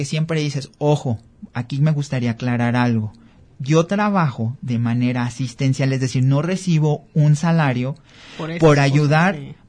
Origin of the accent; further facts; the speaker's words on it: Unión de San Antonio, Jalisco, Mexico; Yo soy originario de Unión de San Antonio.